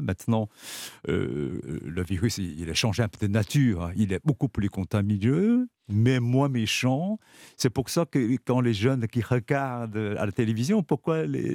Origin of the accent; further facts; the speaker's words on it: China; now in France; Je suis surpris comme vous, surtout éloigné de 10 kilomètres, 10 000 kilomètres par rapport à mon pays qui m'éloigne un petit peu. Je ne connais pas cette Chine